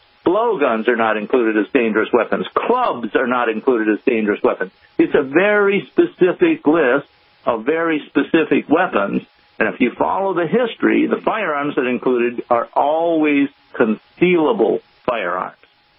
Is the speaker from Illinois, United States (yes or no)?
no; Wisconsin, United States; I grew up in Wisconsin in the period when these laws were being passed and discussed